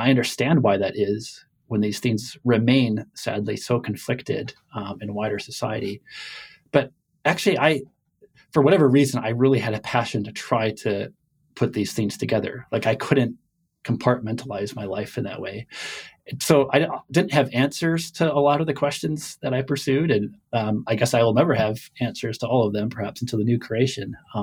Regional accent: Chicago, Illinois, United States; I grew up in the Chicago area, and for reasons I don't really understand, I just loved being outside and in the natural world from when I was really young, playing in the field behind our house.

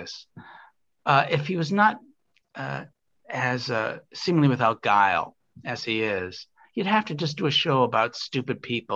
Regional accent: Newton, Massachusetts, United States; I grew up, not surprisingly, I grew up in Newton, Mass.

